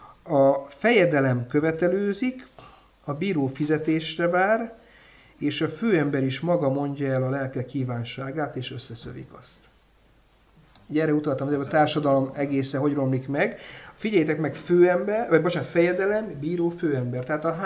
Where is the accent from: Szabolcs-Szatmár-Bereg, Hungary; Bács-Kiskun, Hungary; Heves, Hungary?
Heves, Hungary; Eger; Eszembe jut egy gyerekkoromban, Egerben volt a törvényszék